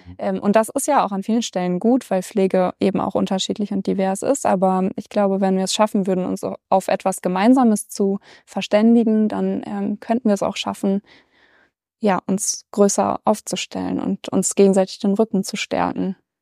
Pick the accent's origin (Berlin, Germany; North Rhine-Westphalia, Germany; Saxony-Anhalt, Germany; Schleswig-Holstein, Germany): North Rhine-Westphalia, Germany; Warburg; Also ich komme noch aus NRW, aber eben schon auch eine ordentliche Fahrstrecke und bin aufgewachsen eigentlich richtig in Warburg an der hessischen Grenze und komme aus einer Pfarrfamilie. Also beide meine Elternteile sind Pfarrer.